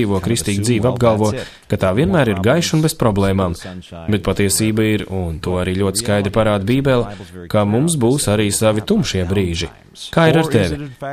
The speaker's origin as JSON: {"language": "Latvian", "region": "Saskatchewan", "country": "Canada", "tie": "born or raised there", "said": "Nu, patiesībā es uzaugu Saskačevanā, un tas notika vēl pirms elektrības ievilkšanas."}